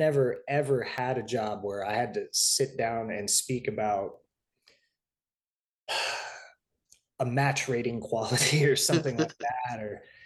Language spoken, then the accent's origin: English; United States; born there; Obviously, I was born in America, but I was the first in my mom's family to be born in America.